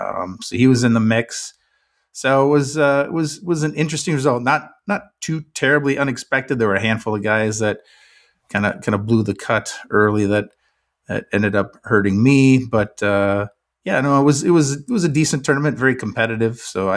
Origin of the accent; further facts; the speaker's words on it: United States; I'm American, so that's how I'm going to say